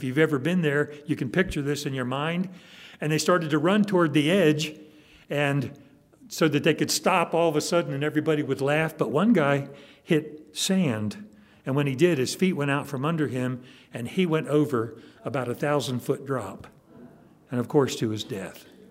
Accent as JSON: {"language": "English", "region": "East Coast", "country": "United States", "tie": "born or raised there", "said": "I grew up on the East Coast, and during the hurricane seasons, we'd have big waves that would come"}